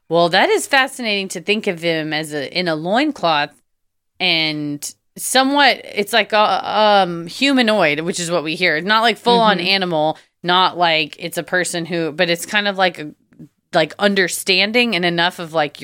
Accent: Tennessee, United States; I grew up on super old land in Middle Tennessee. My dad grew up here

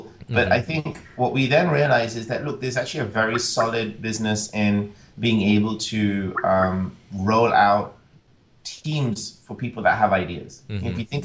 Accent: London, United Kingdom; I was born and brought up in London. My parents left India before I was born. So I've been schooled, colleged, and I spent a fair amount of time in India in that I went there every summer.

